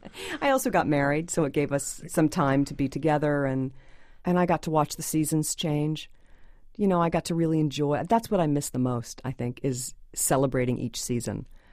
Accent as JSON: {"language": "English", "town": "New York City", "region": "New York", "country": "United States", "said": "But most people look at me and they think I'm from Iowa, you know, and I'm from New York City."}